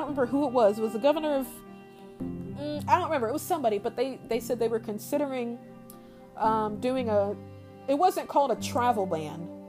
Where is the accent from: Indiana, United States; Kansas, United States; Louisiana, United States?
Indiana, United States; we're all American people, the people of Indiana, the Hoosiers